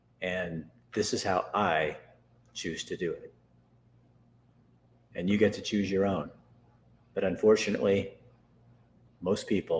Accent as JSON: {"language": "English", "town": "Eugene", "region": "Oregon", "country": "United States", "said": "I said, I'm from Eugene, Oregon."}